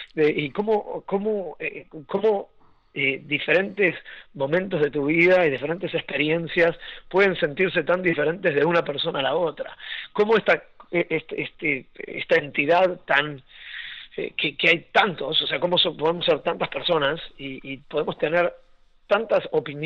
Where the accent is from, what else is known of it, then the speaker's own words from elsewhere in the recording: Puerto Ordaz, Bolívar, Venezuela; nací en Venezuela, hice el bachillerato en Puerto Ordaz.